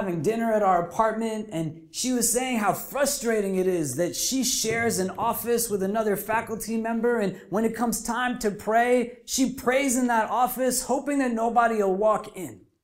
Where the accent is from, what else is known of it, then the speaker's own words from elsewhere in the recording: New Jersey, United States; I said, we're from Jersey and we say excuse me.